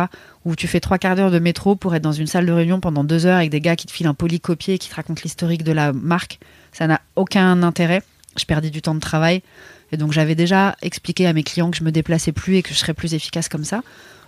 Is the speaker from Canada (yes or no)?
no; Paris, Île-de-France, France; quand on est là en tant que Parisienne